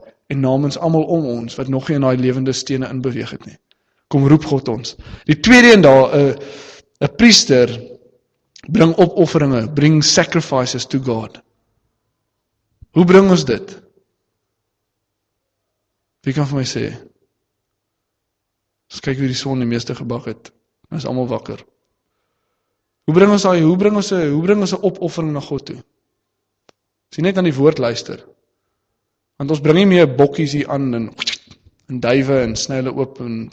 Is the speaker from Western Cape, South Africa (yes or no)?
yes; Western Cape, South Africa; Ek het op die Weskus groot geword, so daar het ons in elk geval net die vloot geken